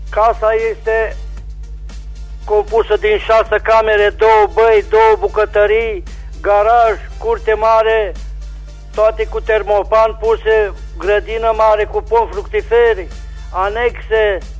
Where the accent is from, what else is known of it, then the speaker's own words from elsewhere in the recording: Reșița, Caraș-Severin, Romania; de la Reșița.